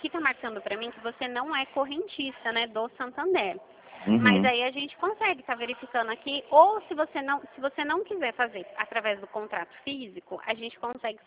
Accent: São Paulo, Brazil; eu não sou do Rio, eu sou de São Paulo.

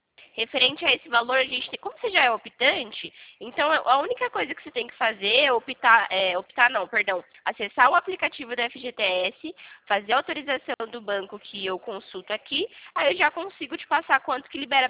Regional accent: São Carlos, São Paulo, Brazil; eu sou aqui de São Carlos.

